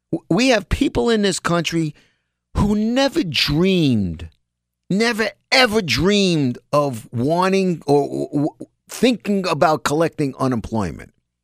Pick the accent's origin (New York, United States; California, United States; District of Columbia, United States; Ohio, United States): New York, United States; People my age, most of them, you know, growing up in New York, chances.